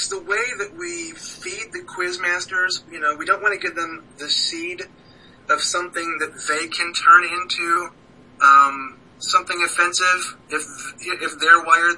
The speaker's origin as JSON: {"language": "English", "town": "Crawfordsville", "region": "Indiana", "country": "United States", "tie": "born or raised there", "said": "I'm in rural Crawfordsville, Indiana. If you want to come by and say howdy."}